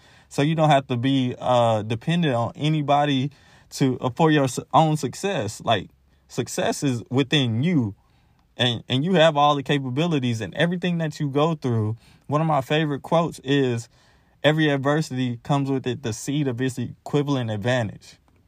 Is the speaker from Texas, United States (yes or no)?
no; Independence, Missouri, United States; Like, I grew up in Independence, so KCK is great.